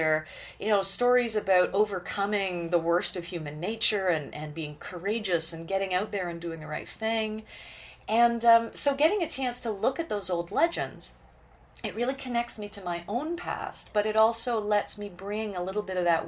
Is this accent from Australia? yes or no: no; Canada; born there; I was born in Canada. But there's so much Celtic background in my family. I've also described myself as a British Isles mongrel, in that I've got pretty much everything from the British Isles, but no other background